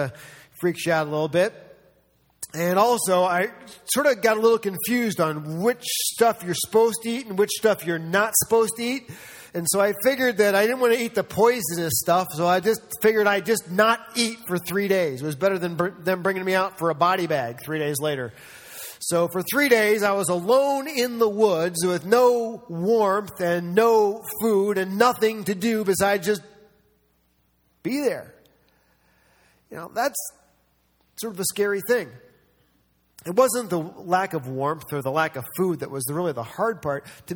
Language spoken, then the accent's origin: English; New York, United States; I grew up in New York State.